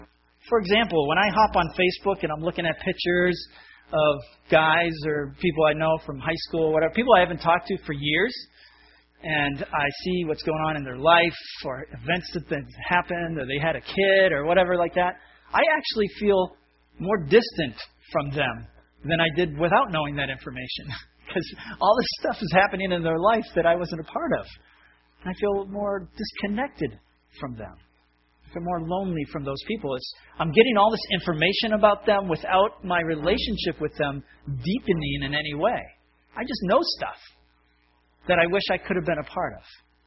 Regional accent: Massachusetts, United States; born there; you may know that I was born in Massachusetts, some of you, that I graduated from Chelmsford High School, which is located in Massachusetts as well

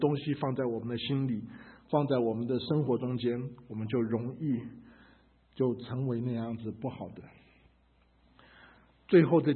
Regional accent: China; now in United States; 我们中国人在美国常常希望保留很多的中国文化，特别我们总觉得中国人吃的东西比西方吃的东西讲究太多了

